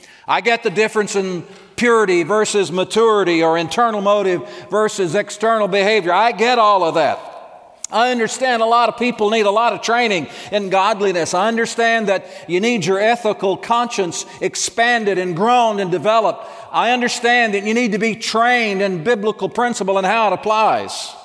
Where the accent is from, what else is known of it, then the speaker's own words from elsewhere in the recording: Alabama, United States; I grew up in the Deep South in Alabama, and my mother made sweet tea that was to die for.